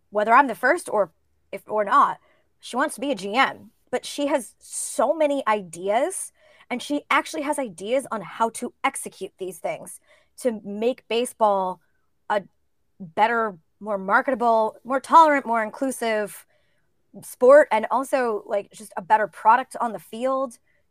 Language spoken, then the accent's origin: English; California, United States; I grew up in California where everybody speaks sort of a Mexican, not sort of, they speak a Mexican dialect